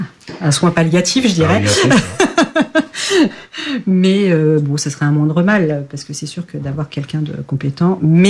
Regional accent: Paris, Île-de-France, France; Par contre, j'ai grandi à Paris

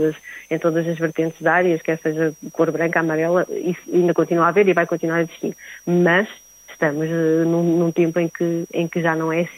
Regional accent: Norte, Portugal; also born or lived in Luanda, Angola; Eu cheguei cá, tinha cerca de 3 anos, e viemos Portugal, ficámos todos aqui na parte norte

